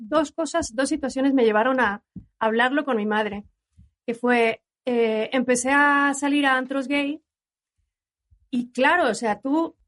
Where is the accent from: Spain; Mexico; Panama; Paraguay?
Mexico; soy de México, tengo 46 años y soy lesbiana.